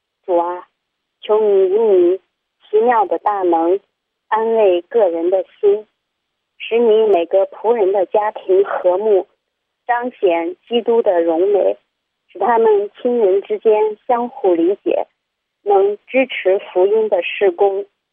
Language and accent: Chinese; Shaanxi, China; 我是陕西的